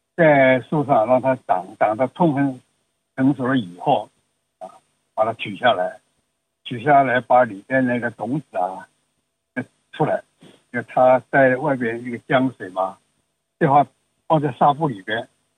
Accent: China; 我们中国人最好是自己留种啊，

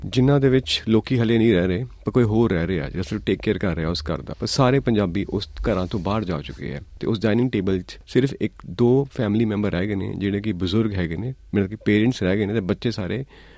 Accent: Jalandhar, Punjab, India; ਮੈਂ ਜਲੰਧਰ ਤੋਂ ਬਿਲੋਂਗ ਕਰਦਾ ਹਾਂ। ਮੇਰੀ ਫੈਮਿਲੀ ਵੀ ਹਾਲੇ ਵੀ ਜਲੰਧਰ ਚ ਹੈਗੀ ਹੈ, ਉੱਥੇ ਹੀ ਰਹਿੰਦੇ ਨੇ। ਤਾਂ ਅਸੀਂ ਪਿੱਛੋਂ ਪਾਰਟੀਸ਼ਨ ਤੋਂ ਪਹਿਲਾਂ ਅਸੀਂ ਜਦੋਂ ਇੱਥੇ ਆਏ, ਪੰਜਾਬ 'ਚ ਆਏ, ਤਾਂ ਪਹਿਲਾਂ ਅਸੀਂ ਸਾਰੇ ਫਾਰਮਿੰਗ ਕਰਦੇ ਸੀਗੇ ਉੱਥੇ ਸਿਆਲਕੋਟ ਵਿੱਚ।

